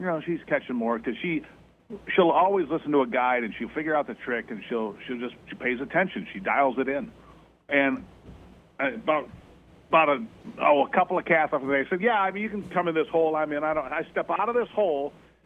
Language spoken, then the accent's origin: English; Michigan, United States; Well, we're from Michigan.